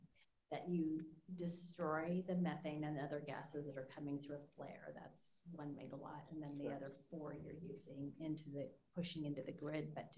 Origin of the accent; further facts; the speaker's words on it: Salinas, California, United States; I grew up in Salinas, even though I'm on the board in Santa Cruz